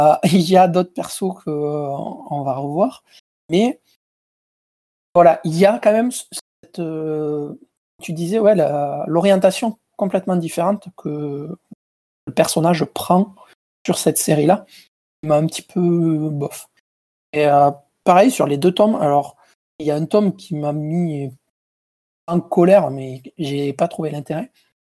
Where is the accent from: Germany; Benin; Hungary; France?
France; Southern France; accent: southern French; Avec mon magnifique accent.